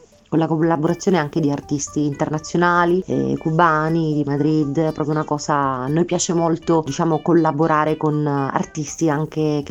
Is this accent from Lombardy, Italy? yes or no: no; Sicily, Italy; also born or lived in Spain; cercando di creare un sound che possa in qualche modo unire la mia anima siciliana e quest'anima del sud del mondo